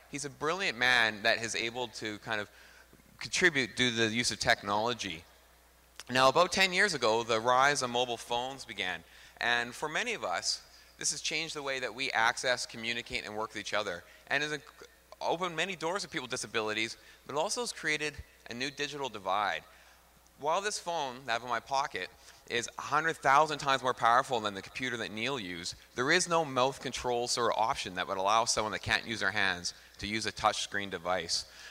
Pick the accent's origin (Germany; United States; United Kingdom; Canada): Canada; I'm also from Canada.